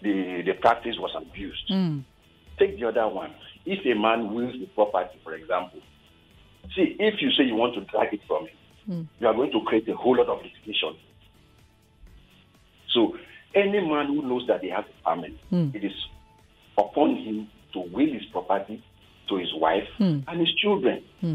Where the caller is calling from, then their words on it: Ikorodu, Lagos, Nigeria; I'm calling from Ikorodu.